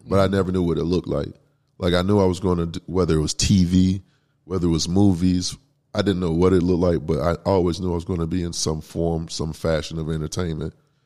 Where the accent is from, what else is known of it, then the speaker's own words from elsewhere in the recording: Green Cove Springs, Florida, United States; Born and raised, man, I'm from Clay County.